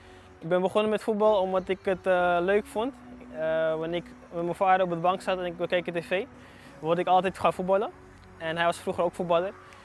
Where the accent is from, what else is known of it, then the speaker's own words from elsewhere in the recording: Amsterdam, North Holland, Netherlands; born there; now in Almere, Netherlands; Ik ben 24 jaar, ik woon in Almere. Ik ben geboren in Amsterdam.